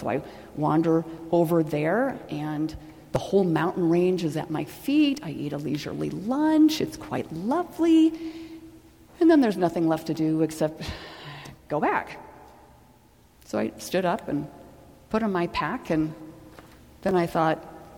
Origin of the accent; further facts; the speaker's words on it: Stillwater, United States; And I grew up in Stillwater, but my first job out of college was in Salt Lake City, Utah.